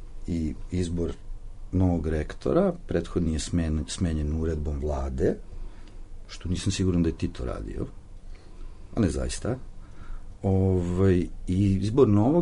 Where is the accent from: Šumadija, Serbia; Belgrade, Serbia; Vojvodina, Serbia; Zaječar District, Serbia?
Belgrade, Serbia; ja sam Beograđanin, a silom prilika radim dole